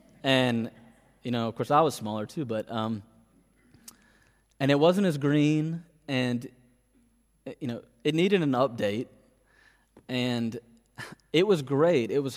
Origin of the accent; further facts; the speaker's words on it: Natchez, Mississippi, United States; moved away as an adult; I grew up in Natchez, Mississippi, right on the Mississippi River in the deep south. It's a small tourist town. It's a beautiful little town. And I was there for 18 years.